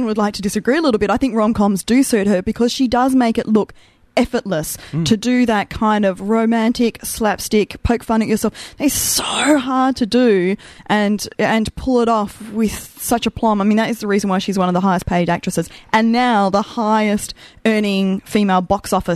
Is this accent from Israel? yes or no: no; Australia; As an Australian, there were moments where I really struggled to relate